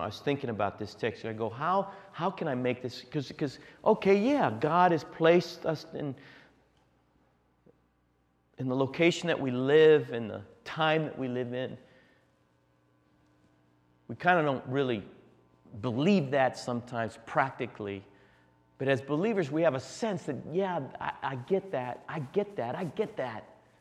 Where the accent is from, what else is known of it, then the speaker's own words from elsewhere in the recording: Washington, District of Columbia, United States; I was raised in Washington, D.C., went to the most exclusive prep school, St. Albans and Gonzaga.